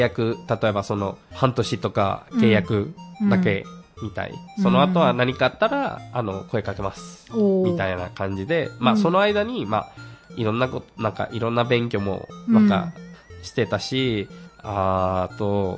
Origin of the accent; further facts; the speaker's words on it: Saltillo, Coahuila, Mexico; Japanese is a second language; うちの地元、モンテレの近くの町、サルティーヨっていう